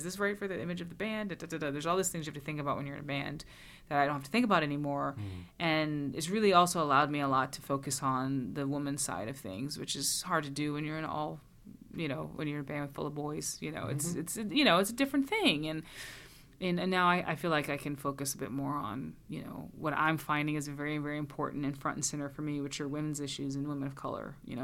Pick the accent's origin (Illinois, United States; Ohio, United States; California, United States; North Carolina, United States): North Carolina, United States; Greensboro; center that's being built right now in downtown Greensboro. So it's kind of part of my involvement in my hometown